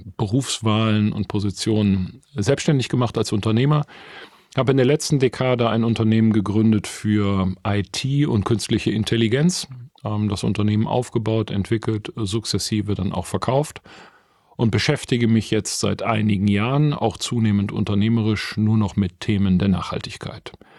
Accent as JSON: {"language": "German", "town": "Essen", "region": "North Rhine-Westphalia", "country": "Germany", "tie": "born there", "said": "Ich bin 1968 im Essener Norden geboren, tatsächlich in einem Bergarbeitermilieu."}